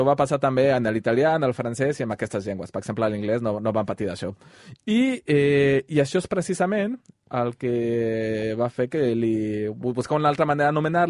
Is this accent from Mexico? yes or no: yes; Mexico; now in Barcelona, Spain; Jo sóc mexicà i bé, ja fa uns quants anys que estic a Barcelona. Fa 7 anys, però tallats, no? Vaig estar aquí del 2012 fins al 2016. Me'n vaig anar un parell d'anys a París i em vaig tornar al 2019.